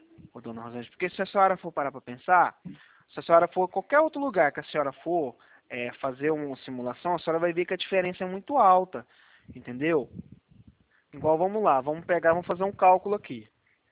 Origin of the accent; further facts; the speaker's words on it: Goiás, Brazil; now in Campo Grande, Brazil; ele é 62, mas é porque eu sou de Goiás, tá? Eu tô morando aqui em Campo Grande.